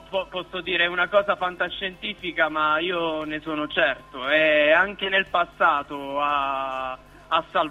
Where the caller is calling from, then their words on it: Rome, Lazio, Italy; Io in questo momento sto parlando da Monteverde. Ognuno di noi ha una posizione specifica dentro la città di Roma